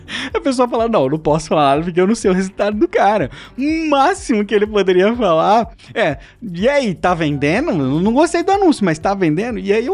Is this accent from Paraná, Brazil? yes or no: no; São Paulo, Brazil; apesar de ser criado em São Paulo, eu não sou paulista, eu sou carioca, né? Mas eu sou criado, né, desde que nasci em São Paulo.